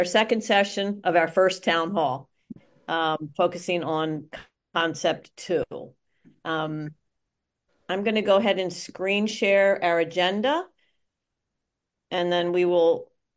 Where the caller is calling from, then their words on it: Miami, Florida, United States; I'm calling from Miami, Florida.